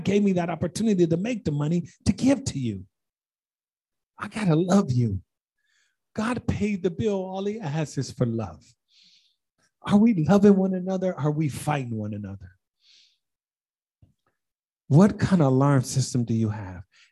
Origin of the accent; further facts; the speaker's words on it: Toledo, Ohio, United States; born there; I was born in Toledo, Ohio. And sports out here is different than there.